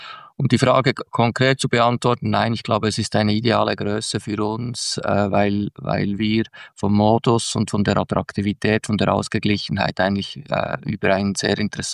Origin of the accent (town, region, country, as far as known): Switzerland